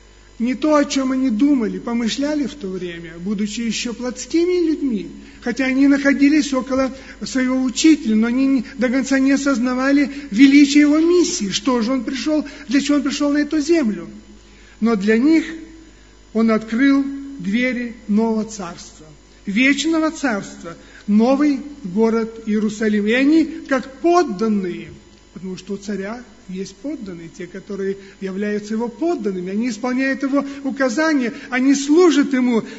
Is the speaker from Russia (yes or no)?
no; Kyrgyzstan; Я вот вырос там, в Кыргызстане, знаете, там рано распускаются веточки.